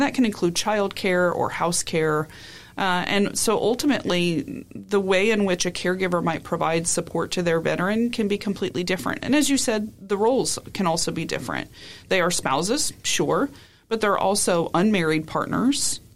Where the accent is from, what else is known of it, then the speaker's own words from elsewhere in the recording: New York, United States; born there; So I grew up in the Air Force. I was born in New York. My sister was born in the UK. We lived in six different places in the first 10 or 12 years.